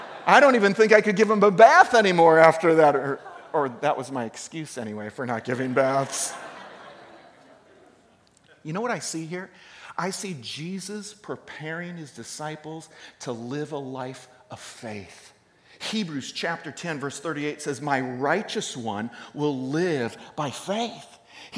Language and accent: English; California, United States; Now, I'm from the Bay Area, and from my understanding is it's similar to the Portland area.